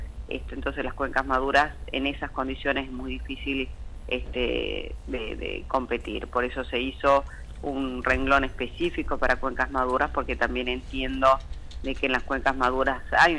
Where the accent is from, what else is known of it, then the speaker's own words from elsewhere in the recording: Salta, Argentina; soy salteña